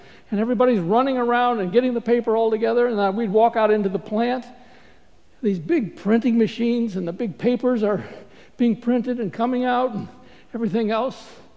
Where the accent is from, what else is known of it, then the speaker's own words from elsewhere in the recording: Ohio, United States; good morning, everyone. I grew up in Ohio a long time ago.